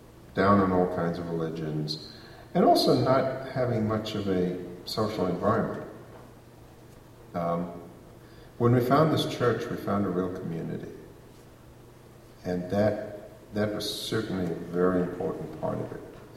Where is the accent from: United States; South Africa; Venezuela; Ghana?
South Africa; growing up in South Africa in the shadow of the Holocaust